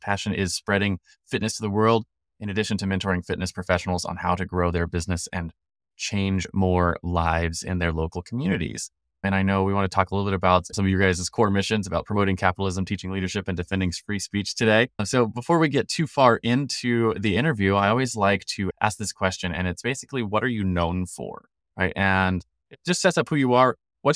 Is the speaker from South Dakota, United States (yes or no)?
no; California, United States; Right near my hometown there.